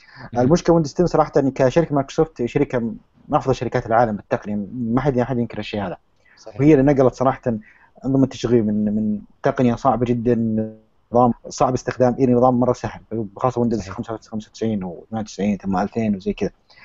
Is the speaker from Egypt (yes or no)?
no; Riyadh, Riyadh Province, Saudi Arabia; يعني لو عرفت مثلا عندنا بالرياض